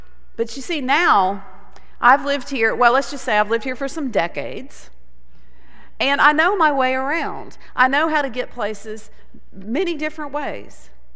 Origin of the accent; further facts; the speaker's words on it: Montgomery, Alabama, United States; now in Birmingham, United States; I grew up in Montgomery, Alabama, and I moved to the Birmingham area right after college.